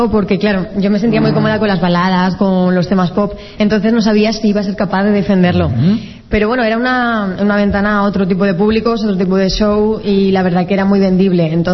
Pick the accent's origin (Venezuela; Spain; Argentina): Spain; Leganés, Community of Madrid; Hombre, sí, lo de Leganés, sí, porque soy de Leganés.